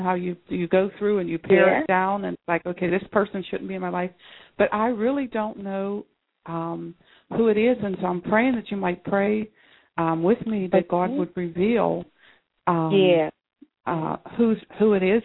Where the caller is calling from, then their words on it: New Jersey, United States; New Jersey.